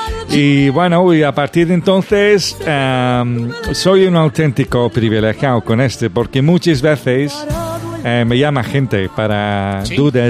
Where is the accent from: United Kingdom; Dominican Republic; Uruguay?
United Kingdom; Wales; Spanish is a second language; now in Spain; como todo el mundo sabe, yo soy de Gales.